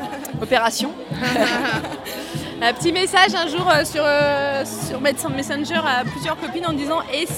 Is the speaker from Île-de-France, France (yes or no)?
no; Chartres, Centre-Val de Loire, France; De Chartres, Eure-et-Loire, 28.